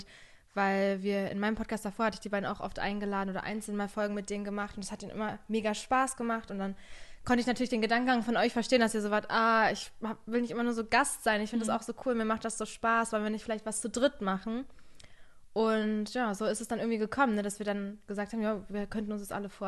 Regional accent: Brandenburg, Germany; now in Berlin, Germany; ich wohne hier in Berlin, ich bin hier auch in der Nähe aufgewachsen, in Brandenburg.

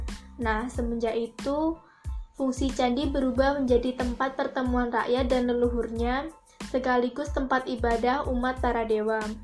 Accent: East Java, Indonesia; Kalau di daerahku sendiri, itu ada candi terbesar di Jawa Timur

